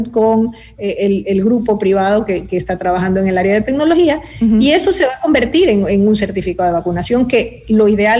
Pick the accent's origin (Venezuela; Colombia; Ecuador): Ecuador; Es un compromiso de todos como ecuatorianos o de empresas radicadas en el Ecuador de sacar este proyecto adelante.